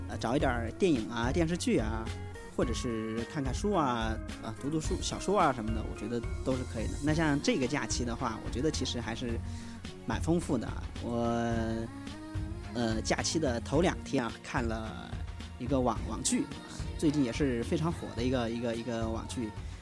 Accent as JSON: {"language": "Chinese", "region": "Sichuan", "country": "China", "lives_now": "Nanjing, China", "said": "我以前每年都只有春节的时候才回家，像南京离我们四川这边比较远一般呢就是一年回去一次。"}